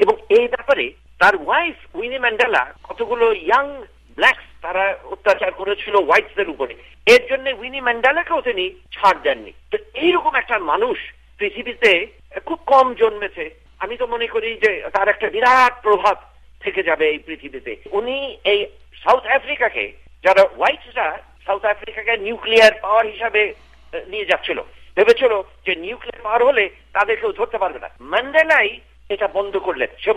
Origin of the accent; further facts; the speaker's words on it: Bangladesh; গান্ধীর অনুসরণ আমাদের বাংলাদেশও করেছিলেন বঙ্গবন্ধু শেখ মুজিবুর রহমান